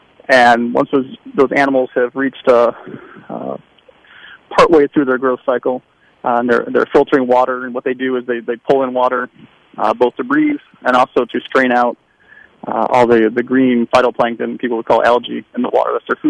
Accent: Florida, United States; I'm from Southwest Florida there. I grew up and went to North High.

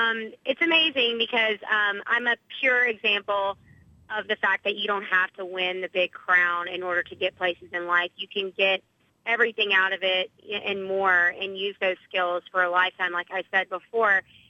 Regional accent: Louisiana, United States; now in Cleveland, United States; I'm growing up in Louisiana, but I'm in Cleveland, so I'm, you know, naturally becoming a Browns fan.

